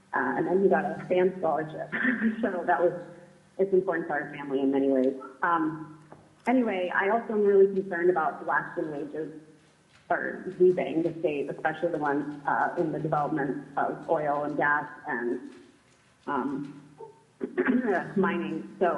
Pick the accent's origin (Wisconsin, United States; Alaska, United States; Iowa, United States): Alaska, United States; Fairbanks; I'm from Fairbanks.